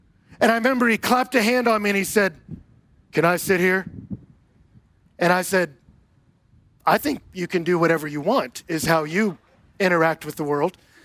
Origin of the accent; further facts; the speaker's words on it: Houston, Texas, United States; So I'm from Texas originally. Okay, 7 or 8, all right. And so I grew up going to the Houston Livestock Show and Rodeo every single year